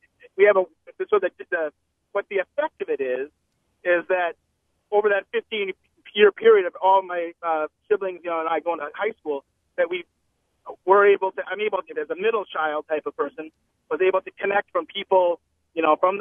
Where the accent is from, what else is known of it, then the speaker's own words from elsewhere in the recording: Green Bay, Wisconsin, United States; And I grew up with a family of seven. I'm five of seven. And we grew up in an area of Green Bay called Alloway.